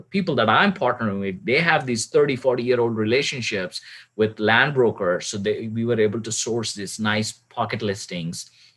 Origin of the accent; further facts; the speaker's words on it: India; moved away as an adult; now in United States; So I'm originally from India, came to the United States in 2002 to pursue my master's in electrical engineering at University of Alabama, Huntsville, the Rocket City.